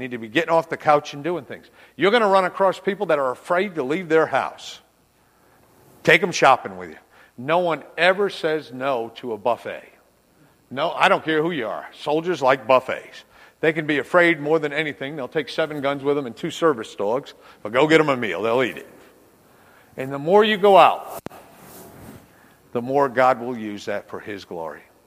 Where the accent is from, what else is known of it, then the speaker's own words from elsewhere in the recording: Connecticut, United States; when we were kids, we grew up in Connecticut, and the weather's probably an awful lot like Wisconsin.